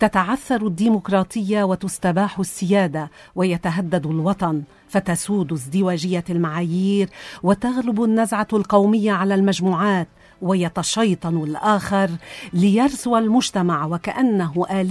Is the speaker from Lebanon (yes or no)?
yes; Lebanon; نحن كلبنانيين